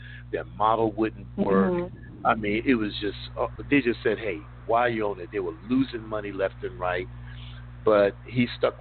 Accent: New York City, New York, United States; I grew up in the Bronx, New York, Throgs Neck Projects

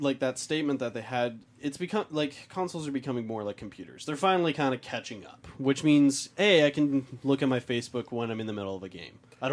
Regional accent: Canada; Maybe it's just because we're Canadian.

